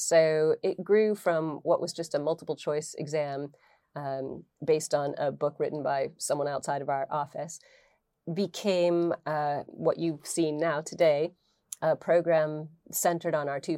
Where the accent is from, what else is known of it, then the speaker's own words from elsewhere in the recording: Ohio, United States; moved away as an adult; I'm American, but mm-hmm. I moved to Europe 32 years ago.